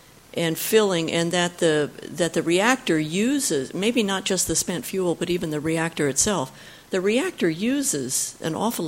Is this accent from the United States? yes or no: yes; San Luis Obispo, California, United States; from San Luis Obispo.